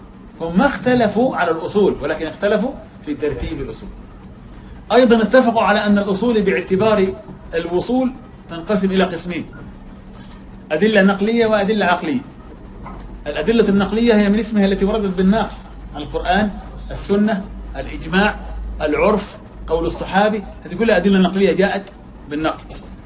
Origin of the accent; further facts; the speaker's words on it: Egypt; احنا نسميه كمصريين عندنا هنا بيع الحرق،